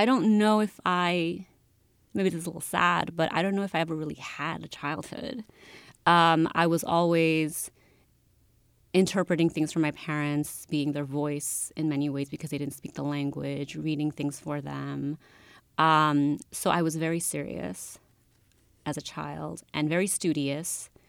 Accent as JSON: {"language": "English", "town": "Brooklyn", "region": "New York", "country": "United States", "tie": "born or raised there", "also_born_or_lived": "Peru", "said": "I grew up in Greenpoint, Brooklyn, in the 80s, at a time when Greenpoint was not, you know, the fun place to be that it kind of is now."}